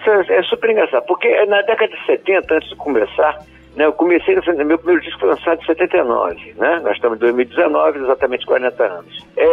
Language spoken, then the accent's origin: Portuguese; Niterói, Rio de Janeiro, Brazil; Não, eu sou do Rio de Janeiro, mas fui criado na cidade de Niterói, né?